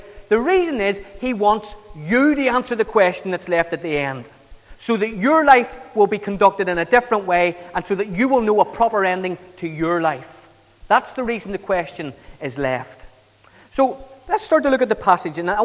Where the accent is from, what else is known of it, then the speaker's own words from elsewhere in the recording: Kilkenny, Leinster, Ireland; moved away; Now, I grew up in Kilkenny in the south of Ireland, and I grew up there before Celtic Tiger, before internet, before mobile phones, before Sky Television.